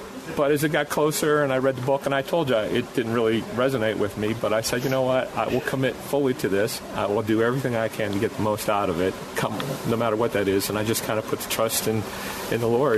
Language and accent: English; Collegeville, Pennsylvania, United States; I'm from Collegeville, Pennsylvania, suburban Philadelphia.